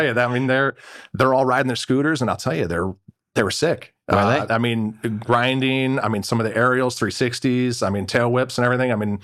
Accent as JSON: {"language": "English", "town": "New Milford", "region": "Pennsylvania", "country": "United States", "tie": "born or raised there", "said": "I grew up in New Milford, Pennsylvania. So up in Susquehanna County, that's where I was born and raised."}